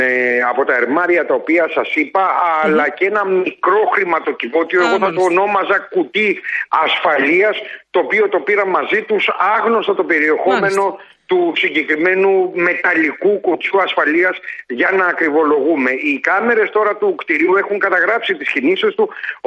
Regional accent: Patras, Western Greece, Greece; στην πατρίδα μου, στην Πάτρα, στην περιοχή Σύνορα

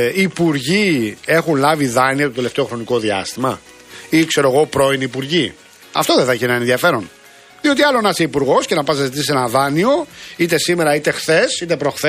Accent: Rafina, Attica, Greece; moved away; εγώ έχω φύγει και 30 χρόνια τώρα από τη Ραφίνα, αλλά εντάξει, είναι η πατρίδα μου, τι να κάνω.

